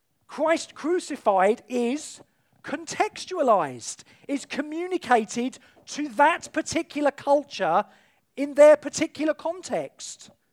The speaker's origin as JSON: {"language": "English", "country": "United Kingdom", "said": "Now, how can I say anything, well, one as a Brit talking about Europe with our situation in terms of our relationship with Europe"}